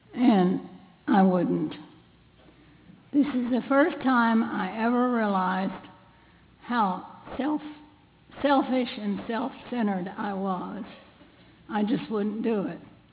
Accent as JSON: {"language": "English", "region": "New Mexico", "country": "United States", "tie": "born or raised there", "also_born_or_lived": "Texas", "said": "I was born in Texas and grew up in New Mexico."}